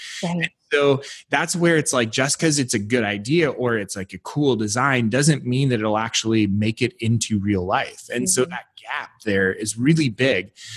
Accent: Tahoe, United States; I grew up in Tahoe. And so we would have these storms and they would just dump like 4 feet of snow in a few hours.

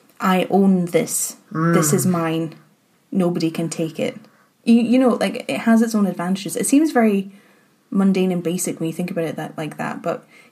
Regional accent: Portmahomack, Scotland, United Kingdom; like I said, like, I grew up in Port Mahomet, and there was always archaeological digs happening

